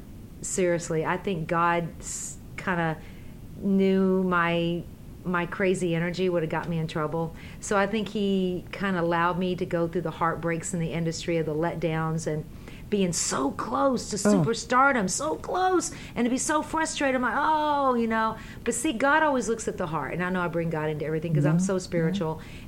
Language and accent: English; Kentucky, United States; born there; I was born in Kentucky